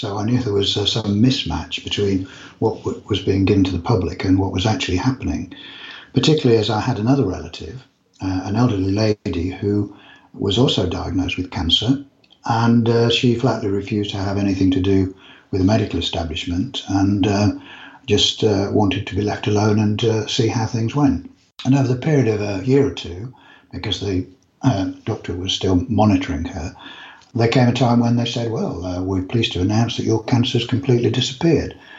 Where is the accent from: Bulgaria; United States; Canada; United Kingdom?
United Kingdom; England; Yes, we're English, and we're in the UK.